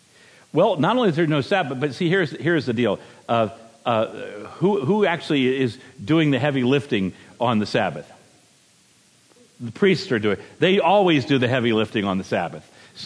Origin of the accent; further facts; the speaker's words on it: Virginia, United States; I knew that peanuts were not nuts. I'm from Virginia, after all. This much I knew.